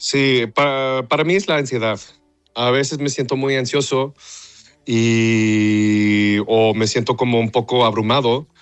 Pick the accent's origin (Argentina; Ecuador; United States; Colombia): United States; Texas; also born or lived in Mexico; yo soy mitad mexicano, pero crecí en Texas, entonces mi español es un poco raro.